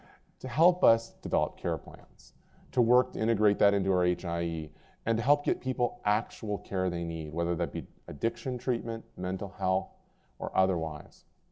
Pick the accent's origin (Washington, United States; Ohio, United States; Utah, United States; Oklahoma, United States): Washington, United States; from Washington State.